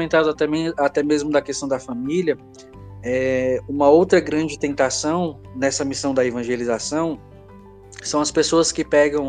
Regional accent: São Paulo, Brazil; also born or lived in Ceará; Eu tive a experiência de ficar 9 anos em missão no Nordeste, eu sou aqui de São Paulo, né? Estou em São Paulo agora, mas morei 9 anos pelo Ceará, pelo Brasil inteiro.

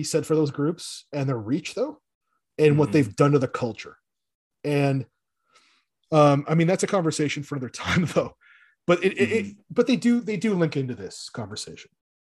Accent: Canada; because I'm like, you know, I'm Canadian. So, oh, LaCroix.

